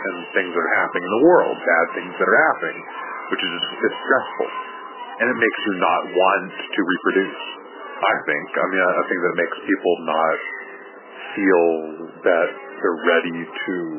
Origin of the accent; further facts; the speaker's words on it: California, United States; I'm from Northern California, and I can pronounce words correctly.